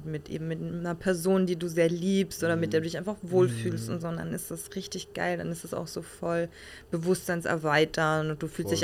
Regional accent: Austria; so alljährlichen Trip immer bei uns in Österreich am See

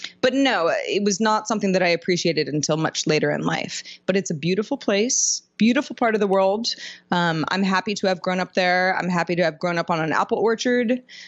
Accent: Sebastopol, California, United States; also born or lived in Santa Cruz, United States; Well, I was born in Santa Cruz, but I grew up in Sebastopol, California. And for everybody who doesn't know where that is, it's in Northern California.

